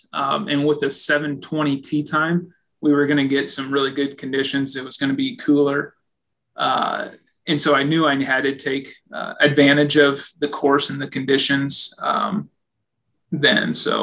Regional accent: New Sharon, Iowa, United States; I'm from New Sharon, Iowa. Graduated from North Mahaska in 2012.

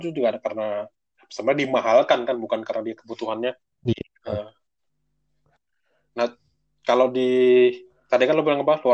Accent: Kediri, East Java, Indonesia; Dulu kan gue dari Kediri ya.

